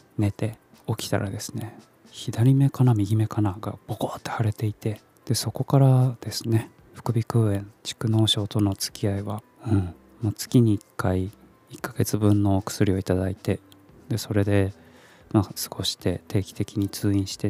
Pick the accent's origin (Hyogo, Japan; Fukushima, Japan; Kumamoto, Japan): Kumamoto, Japan; moved away as an adult; also born or lived in Fukuoka / Tokyo; 18歳から福岡、30歳から東京で暮らし、35歳で会社を辞め、地元の熊本でフリーランスのウェブライターとして生きていくことにした僕